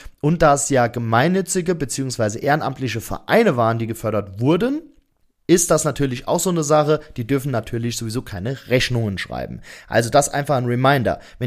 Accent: Rhineland-Palatinate, Germany; Und wie ihr wisst, kommen wir auch aus Rheinland-Pfalz.

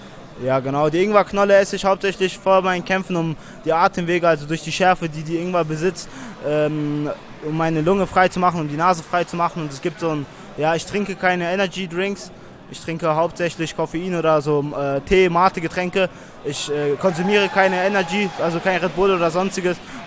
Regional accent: Dagestan, Russia; now in Germany; hauptsächlich war die Inspiration meine Heimat Dagestan. Da ist es Nationalsport, Volkssport, und meine Eltern haben da auf jeden Fall viel Mühe reingegeben.

